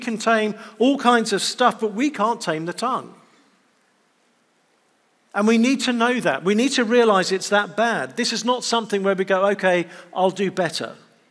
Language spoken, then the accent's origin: English; England, United Kingdom; And I say this as an Englishman who's still never held a gun in my life